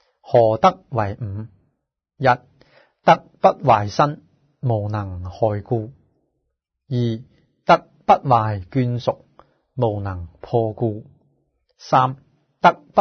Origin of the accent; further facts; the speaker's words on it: China; 六祖坛经，我们中国人叫做经典，包括六祖当成佛一样敬重。